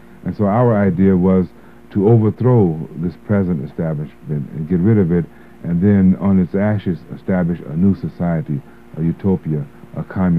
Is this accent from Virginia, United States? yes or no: no; Los Angeles, California, United States; also born or lived in Little Rock, Arkansas; And my family came to California during the Second World War, and we just paused briefly in Oakland, and I actually grew up in Los Angeles, California.